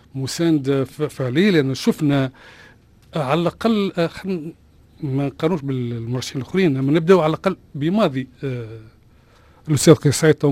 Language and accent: Arabic; Tunisia; أنا أصبحت بريمو نقول أنا تونسي